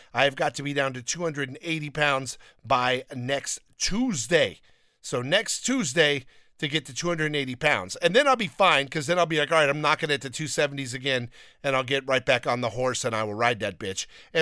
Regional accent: Downey, California, United States; You know why? I grew up in Downey and eating Mexican food, and I love Mexican food

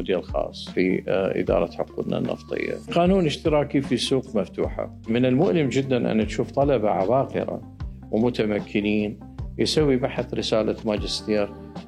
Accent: Kut, Wasit, Iraq; ولدت عام 1965 في مدينة الكوت، أكملت بها دراستي الابتدائية والمتوسطة والإعدادية

